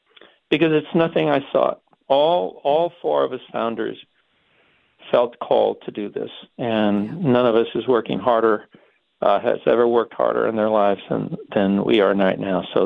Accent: Los Angeles, California, United States; as a little Mexican kid growing up in East LA, who wanted nothing more than to become a scientist

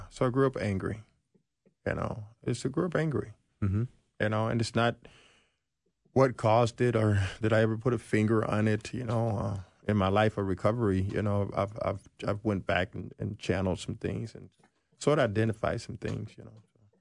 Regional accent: Arkansas, United States; Growing up in Arkansas, you at an early age, you got to make your own decisions pretty much

